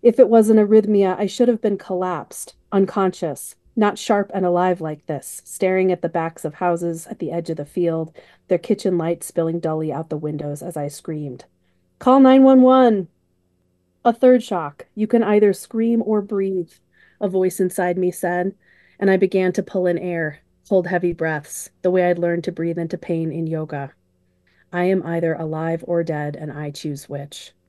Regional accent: Illinois, United States; It felt like a way to transcend the place that I lived, which I didn't love growing up in the Chicago suburbs

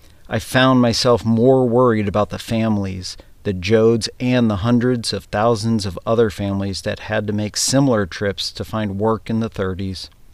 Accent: Lincoln, Nebraska, United States; from Lincoln, Nebraska

